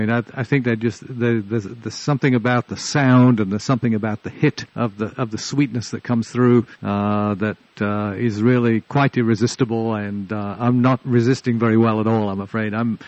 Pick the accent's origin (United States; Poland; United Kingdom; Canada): United Kingdom; England; I grew up in England